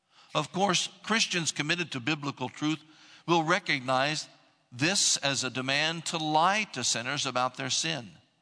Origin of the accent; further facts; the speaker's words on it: Midwest, United States; I'm from the Midwest. I'm different from people from North Carolina, if you haven't figured that out yet.